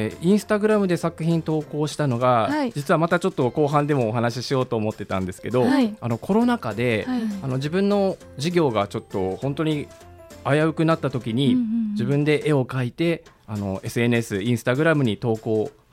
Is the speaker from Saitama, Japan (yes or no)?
no; Fukuoka, Japan; now in Kyoto, Japan; 私がもともと福岡県出身で、はい、ずっと理学療法士として働いてたんですけど